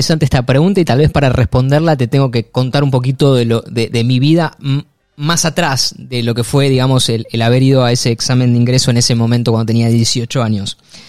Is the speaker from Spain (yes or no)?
no; San Nicolás, Buenos Aires Province, Argentina; yo viví y nací en San Nicolás